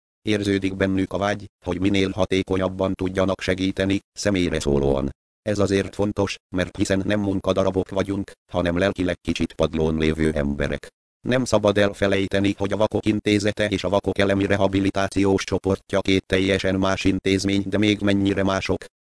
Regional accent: Berettyóújfalu, Hajdú-Bihar, Hungary; now in Budapest, Hungary; Mivel Berettyóújfaluról jöttem fel Budapestre, természetszerűleg nem lehetett helyismeretem.

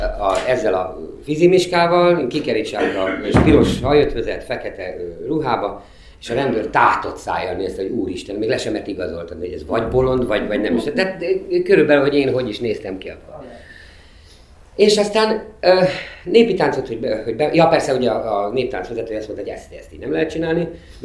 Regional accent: Debrecen, Hajdú-Bihar, Hungary; now in Budapest, Hungary; És mi egy pince lakásban éltünk annó annak idején a Füveszkert utcában Debrecenben

